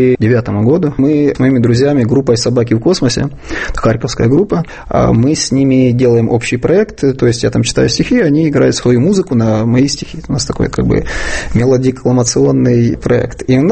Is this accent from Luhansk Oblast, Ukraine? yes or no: yes; Luhansk Oblast, Ukraine; Мое детство прошло в Луганской области, тогда в Варшавоградской области.